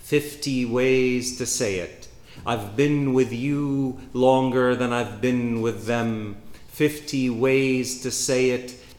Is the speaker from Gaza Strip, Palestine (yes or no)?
yes; Gaza Strip, Palestine; And then somehow some of us become more valuable Palestinians because we are from Gaza.